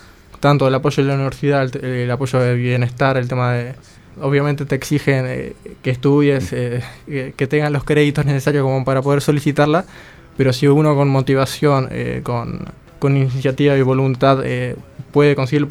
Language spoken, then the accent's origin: Spanish; El Pinar, Canelones, Uruguay; now in Montevideo, Uruguay; Yo soy del Pinar, me crié prácticamente ahí y vine al interior, pero me mudé a Montevideo